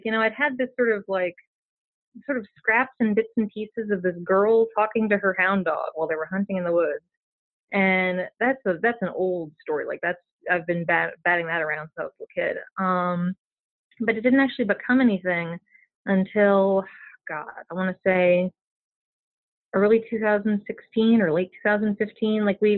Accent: Richmond, Virginia, United States; born there; Like, you know, I was born in Richmond, Virginia. And the surrounding counties are all big hunting areas.

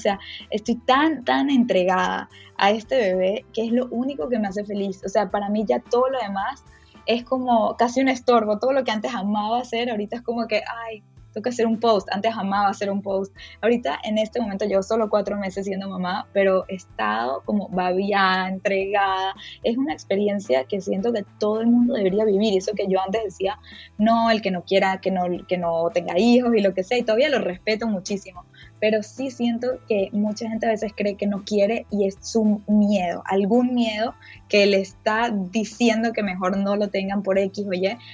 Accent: Venezuela; moved away; eso es algo que me encanta de vivir fuera de mi país, que en mi país nunca hubiese conocido a toda esta gente. Me hubiese siempre quedado rodeada de puros venezolanos.

